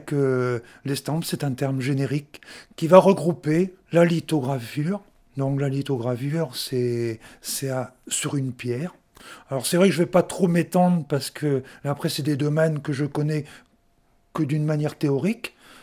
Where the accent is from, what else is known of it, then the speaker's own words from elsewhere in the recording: Brest, Brittany, France; also born or lived in Paris; Je suis originaire de Brest, mais bon, j'avais... un père qui était fonctionnaire, était militaire, et donc on changeait souvent d'horizon.